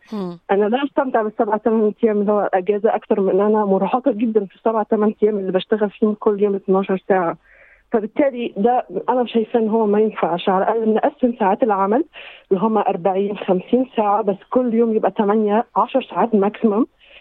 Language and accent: Arabic; Egypt; moved away as an adult; now in Australia; فإحنا جينا بداية كهجرة من 3 سنين 2019. أنا حقيقي خبرتي في مصر يعني أنا مصرية